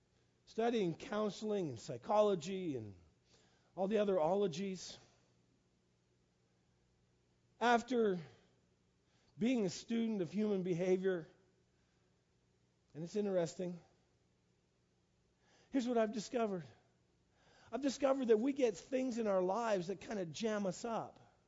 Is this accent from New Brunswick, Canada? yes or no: yes; Fredericton, New Brunswick, Canada; The river that flows through my hometown doesn't look like it's moving very fast when it comes through Fredericton.